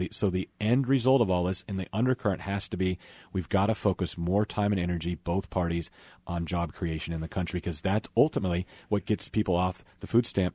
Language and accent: English; Yoder, Kansas, United States; Yeah, right. I grew up near Yoder, Kansas.